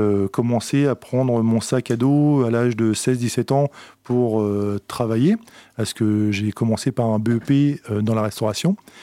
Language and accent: French; Fécamp, Normandy, France; Je suis originaire de Fécamp, mais par contre, beaucoup de Finistériens se reconnaîtront. Ce port, c'est Fécamp.